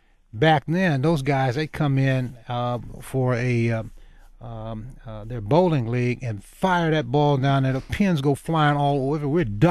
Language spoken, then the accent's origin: English; Cassopolis, Michigan, United States; I never envisioned when I was growing up in Cassopolis or going to finishing up at Western Michigan University to begin to teach.